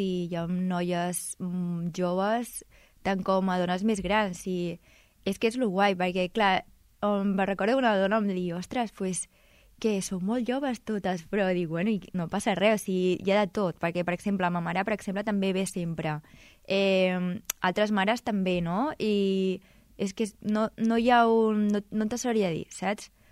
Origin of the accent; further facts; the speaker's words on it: Sant Boi de Llobregat, Catalonia, Spain; I no, jo no soc d'aquí, o soc de Sant Boi.